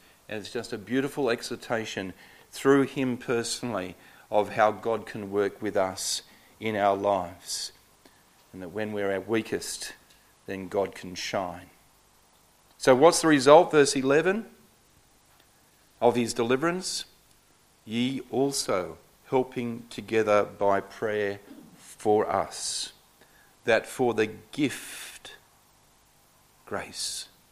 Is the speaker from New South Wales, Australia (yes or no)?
yes; Sydney, New South Wales, Australia; Where do you and I live? Well, I come from Sydney, sinful Sydney.